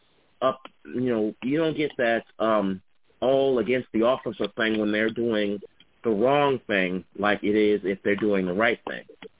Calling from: Charlottesville, Virginia, United States; I'm calling from Charlottesville.

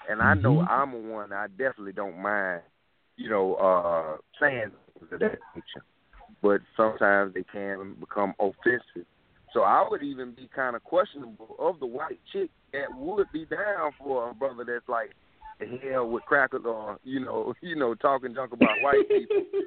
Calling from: South Carolina, United States; I'm calling from South Carolina.

